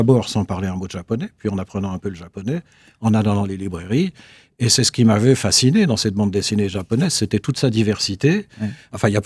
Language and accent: French; Grand Est, France; je suis Vosgien